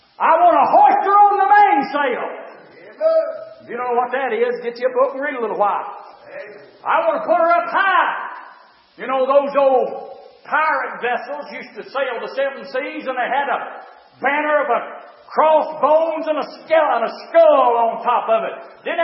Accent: United States; I'm still an American. Hallelujah to God. I'm glad I'm an American.

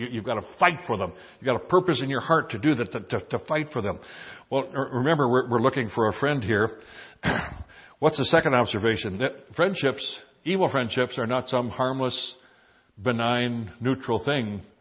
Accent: South Dakota, United States; You know, I came from South Dakota, and in January and February, we had snow and ice and blizzards and harsh winters.

